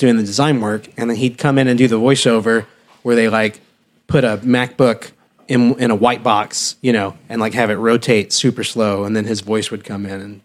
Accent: Hot Springs, Arkansas, United States; There were a couple of Woodies on the lake where I grew up down in Hot Springs

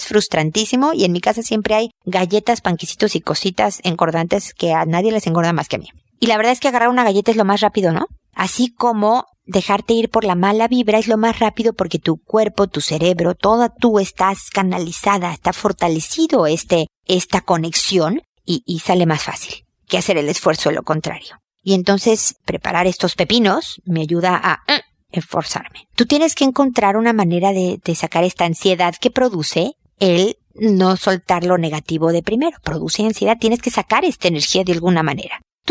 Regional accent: Mexico; yo soy mexicana

